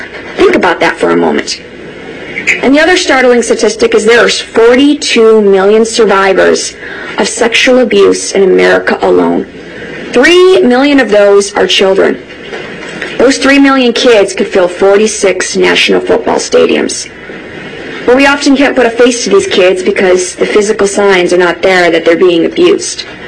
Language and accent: English; Illinois, United States; In my home state of Illinois